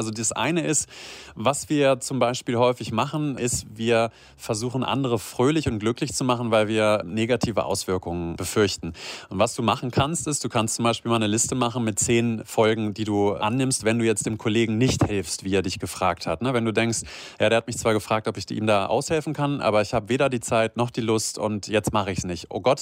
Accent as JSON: {"language": "German", "region": "Lower Saxony", "country": "Germany", "lives_now": "Rhineland, Germany", "said": "Ich lebe zwar hier, aber ich komme aus Niedersachsen, hier aus der Ecke von Göttingen."}